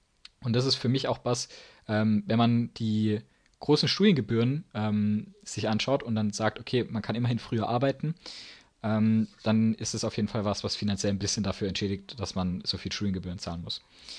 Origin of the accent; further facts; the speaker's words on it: Baden-Württemberg, Germany; Ich komme jetzt aus Baden-Württemberg, würde ich in Berlin studieren, wäre die Distanz wahrscheinlich noch größer als in London.